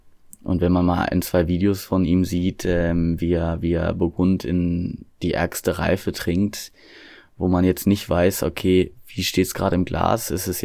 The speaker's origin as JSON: {"language": "German", "region": "North Rhine-Westphalia", "country": "Germany", "said": "ich komme aus dem Westmünsterland."}